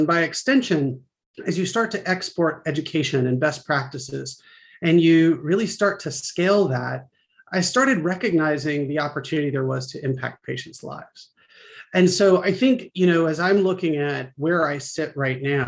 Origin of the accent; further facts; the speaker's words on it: North Carolina, United States; I'm from Eastern North Carolina. I grew up the beach, going to out on the water on Saturdays with my dad in a flat bottom